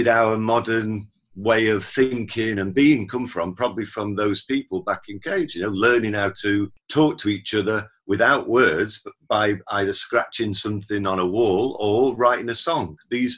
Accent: Sheffield, Yorkshire and the Humber, United Kingdom; a cave system, which is quite near my hometown of Sheffield.

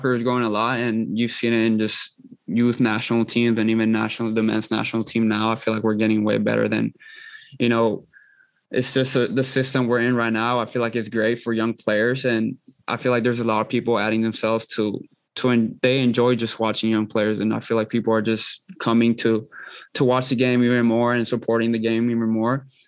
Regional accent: United States; I'm Mexican and I'm American.

